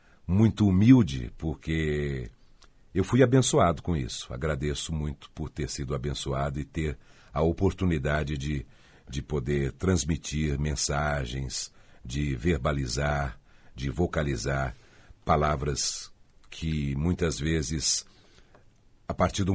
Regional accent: Poços de Caldas, Minas Gerais, Brazil; Sou de Poços de Caldas.

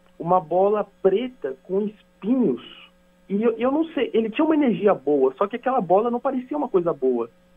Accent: Campinas, São Paulo, Brazil; Eu sou de Campinas.

